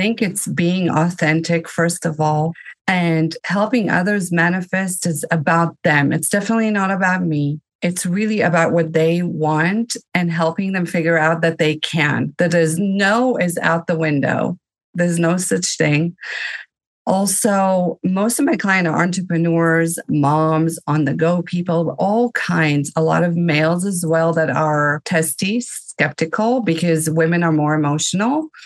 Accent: South Africa; also born or lived in Israel; I was born in Israel, raised in South Africa, raised with all religions from all walks of life.

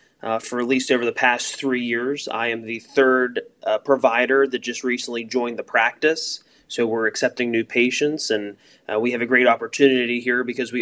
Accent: Pennsylvania, United States; I was born and raised here in Fayette County, and my first job was actually with Fayette EMS right here in Connellsville.

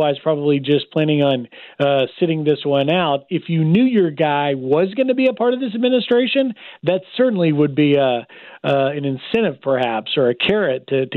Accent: Memphis, Tennessee, United States; I mean, look, I'm from Memphis, Tennessee. He's from Arkansas. That's that Mid-South, that friendly Southern gentleman sort of thing.

